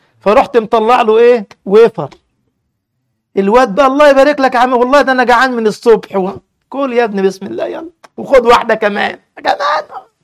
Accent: Giza Governorate, Egypt; كان عندي محاضرة في محافظة اسمها طنطا الغربية وأنا من الجيزة

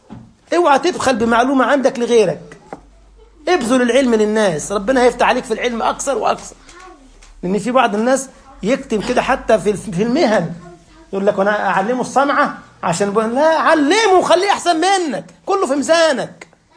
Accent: Egypt; والله عندنا في مصر واحد عملها كده

